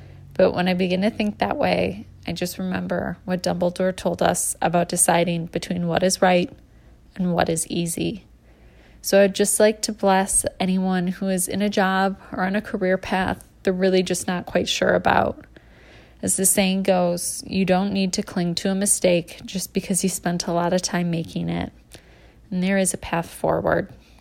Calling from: Wisconsin, United States; I'm calling from Wisconsin.

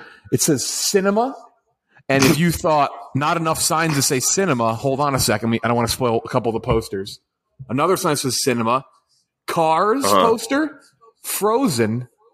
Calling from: Scottsdale, Arizona, United States; I am recording from Scottsdale, Arizona

